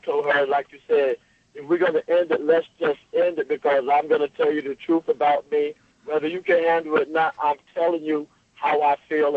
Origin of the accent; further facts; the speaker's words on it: West Babylon, New York, United States; I'm from West Babylon, the wine dance area.